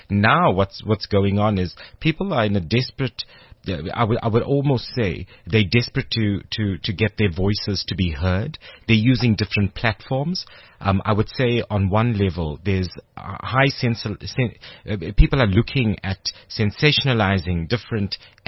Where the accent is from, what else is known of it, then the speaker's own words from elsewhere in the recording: South Africa; my very dark skin as an Indian South African person